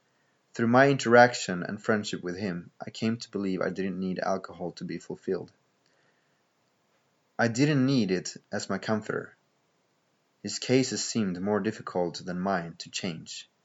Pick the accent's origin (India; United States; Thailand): Thailand; Unlike Nicholas, I wasn't born a Christian, nor did I have any Christian friends growing up in Thailand.